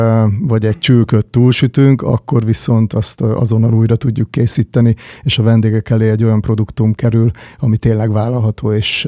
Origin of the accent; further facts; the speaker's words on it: Kópháza, Győr-Moson-Sopron, Hungary; also born or lived in Miskolc; Miskolcon születtem egyébként, de 1 évesen visszakerültünk, vagy 1,5 évesen kerültem vissza Kópházára, Sopron mellett egy kis faluba.